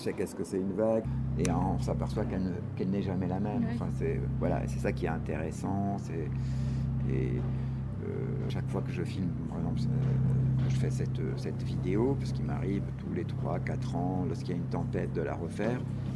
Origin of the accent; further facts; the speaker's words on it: Corsica, France; moi, en tant que Corse, j'ai retrouvé le soleil, la mer, le farniente ou la dolce vita